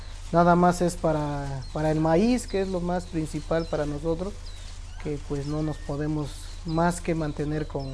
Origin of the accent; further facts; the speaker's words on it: Santa María Ixcatlán, Oaxaca, Mexico; Mi comunidad se llama Santa María Ixcatlán. Pertenecemos al distrito de Teotitlán de Flores Magón. También somos parte de la Cañada y parte también de la Mixteca.